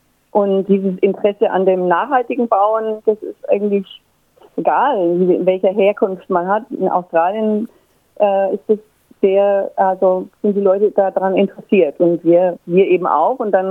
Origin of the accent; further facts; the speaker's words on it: Würzburg, Bavaria, Germany; also born or lived in Frankfurt / Paris / Berlin; Ich komme aus Würzburg, das ist Franken, Norden von Bayern, gehört also noch zu Bayern. Und habe dort auch studiert, habe aber dann in Frankfurt und dann auch in Paris und zum Schluss in Berlin gearbeitet.